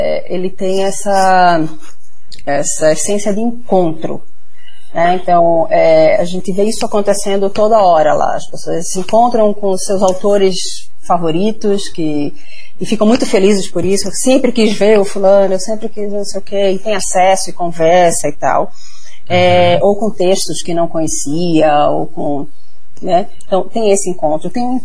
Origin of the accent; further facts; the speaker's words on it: Pernambuco, Brazil; Como boa pernambucana, cresci, cresci dançando a ciranda desde o colégio, né?